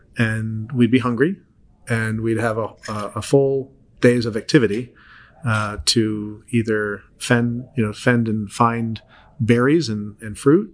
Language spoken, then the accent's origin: English; Canada; being Canadian